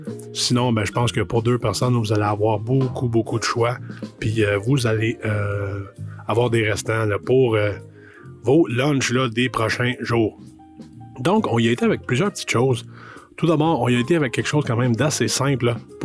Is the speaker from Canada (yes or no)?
yes; Cowansville, Quebec, Canada; de ma ville natale, de Cowansville